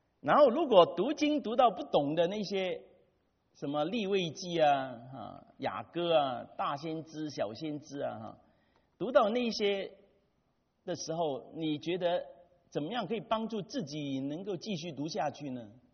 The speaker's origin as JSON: {"language": "Chinese", "country": "Hong Kong", "tie": "born or raised there", "said": "我是在香港长大的。"}